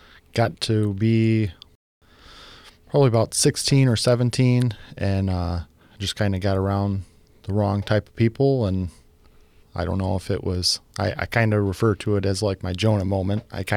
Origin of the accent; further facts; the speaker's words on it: Reed City, Michigan, United States; Well, I grew up in the Reed City, Hersey area. Pretty much been there all my life.